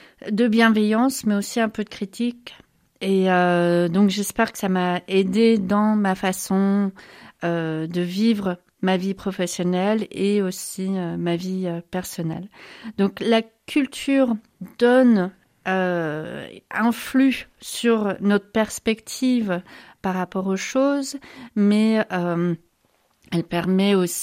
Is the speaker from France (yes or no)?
yes; France; born there; Donc, je suis étrangère de naissance. Donc, je suis née en France, mais d'un père allemand et d'une mère américaine.